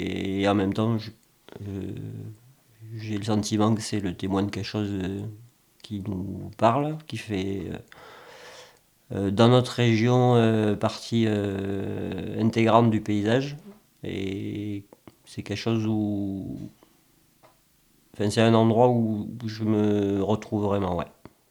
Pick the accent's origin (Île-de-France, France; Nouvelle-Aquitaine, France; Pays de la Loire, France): Nouvelle-Aquitaine, France; Tourtoirac; Je suis de Dordogne, du nord du département, à Tortoirac exactement. C'est un petit village qui est au pied d'une falaise et au bord d'une rivière.